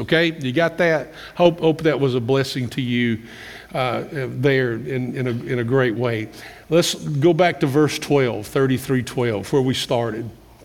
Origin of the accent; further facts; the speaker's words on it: Kentucky, United States; accent: Kentucky; here I am with my Kentucky accent trying to get them to understand